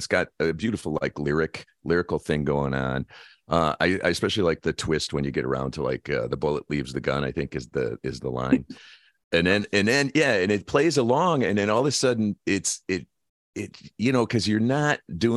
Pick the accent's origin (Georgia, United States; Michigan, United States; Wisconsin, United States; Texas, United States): Michigan, United States; Detroit; I mean, I'm from Detroit. So, you know, there's a whole serious rock and roll legacy, and as well as Motown and some great blues guys.